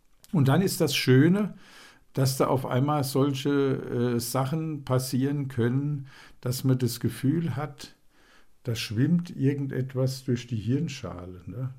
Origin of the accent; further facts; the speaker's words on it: Alzey, Rhineland-Palatinate, Germany; Also das habe ich früher in Alzey schon gemacht, wo ich aufgewachsen bin.